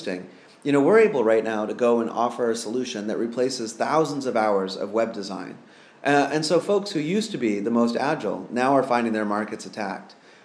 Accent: Sunnyvale, California, United States; I grew up in Sunnyvale, California.

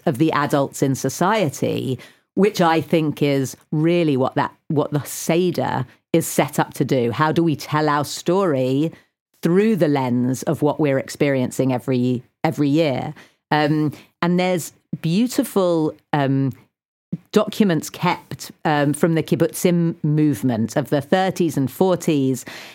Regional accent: United Kingdom; That actually is one of our questions as British Jews this year.

